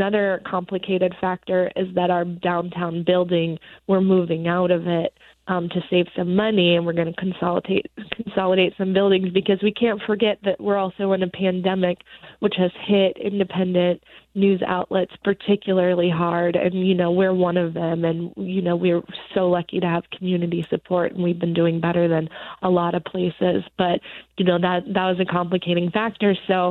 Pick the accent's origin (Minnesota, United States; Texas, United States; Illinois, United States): Texas, United States; I am from Texas, you know, I grew up in tornado country.